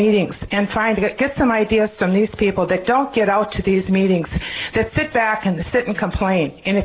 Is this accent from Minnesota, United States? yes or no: yes; Le Sueur, Minnesota, United States; from Lesueur, Minnesota, and I'm a member of a third-generation beekeeping family.